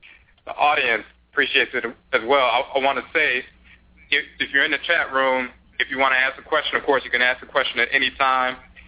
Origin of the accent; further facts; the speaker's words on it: Chicago, Illinois, United States; And in fact, we found out that we are both from Chicago.